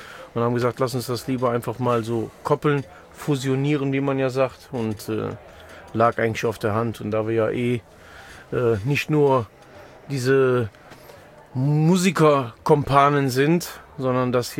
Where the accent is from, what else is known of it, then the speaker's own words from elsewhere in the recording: Aachen, North Rhine-Westphalia, Germany; Ich komme aus Aachen, ja. Aber ich bin schon sehr, sehr viel rumgekommen in Deutschland